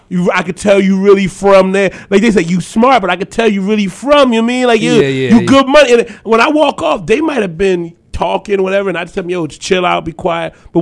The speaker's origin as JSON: {"language": "English", "town": "Philadelphia", "region": "Pennsylvania", "country": "United States", "said": "It's sad, but it's one of those things where when I say I'm from South Philly"}